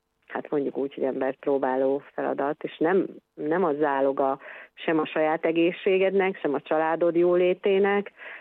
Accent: Miskolc, Borsod-Abaúj-Zemplén, Hungary; én mondjuk ugye miskolci vagyok, tehát hogy az én osztályomból, amiben jártam véve, a 36 emberből 30 rajzott ki, nem csak az országba, hanem a világba

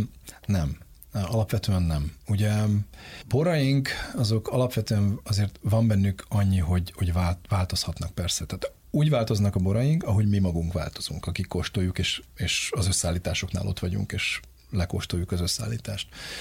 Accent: Budapest, Hungary; bár alapvetően budai gyerek vagyok

